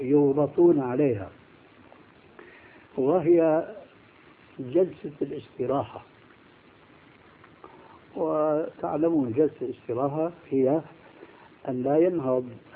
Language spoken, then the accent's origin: Arabic; Damascus, Damascus Governorate, Syria; إماما عندنا في دمشق